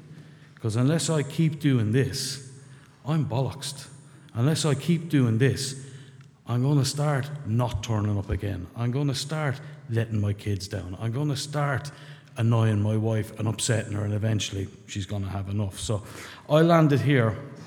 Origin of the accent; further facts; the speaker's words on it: Ireland; accent: Irish; I'm not doing the accent. This is my accent. Yeah, just in case. So I landed. I'm from a small town in rural Ireland